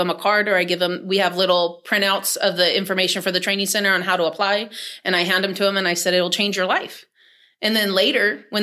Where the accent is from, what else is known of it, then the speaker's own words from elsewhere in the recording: Lathrop, California, United States; No, I was raised in Lathrop.